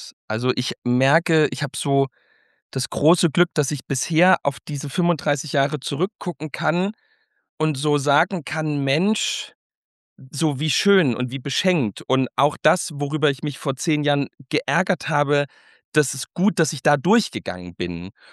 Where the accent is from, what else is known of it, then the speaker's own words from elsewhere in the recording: Saxony, Germany; bei uns in Sachsen